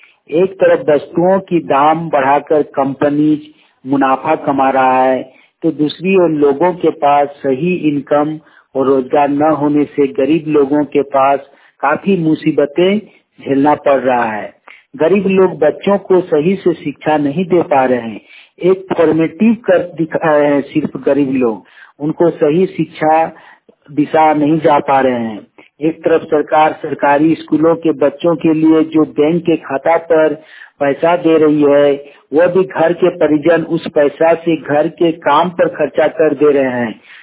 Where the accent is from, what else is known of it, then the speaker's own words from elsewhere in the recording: Kasmar, Jharkhand, India; ग्राम कसमार चट्टी पंचायत कसमार जिला बोकारो का रहने वाला हूँ।